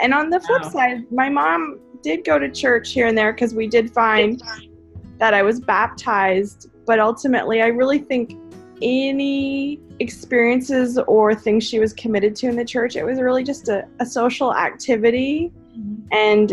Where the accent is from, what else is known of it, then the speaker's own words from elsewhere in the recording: Calgary, Alberta, Canada; now in Texas, United States; I grew up in Calgary, Alberta, Canada, and there is a large Mormon population. There's a large French Catholic population. And then there's a lot of Protestants